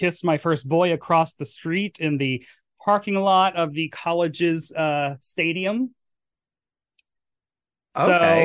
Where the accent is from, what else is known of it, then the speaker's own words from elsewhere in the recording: Murfreesboro, Tennessee, United States; they just so happen to be shooting the season 4 premiere in my hometown of Murfreesboro, Tennessee.